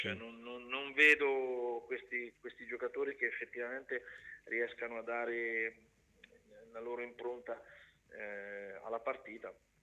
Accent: Ancona, Marche, Italy; now in Milan, Italy; Io ogni tanto incontro qua a Milano dei personaggi del calcio che quando sanno che sono di Ancona

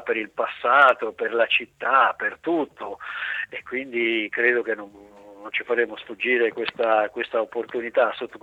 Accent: Porto Recanati, Marche, Italy; quando io ho cominciato a giocare nei dilettanti nel mio paese a Porto Recanati, giocavo gratis.

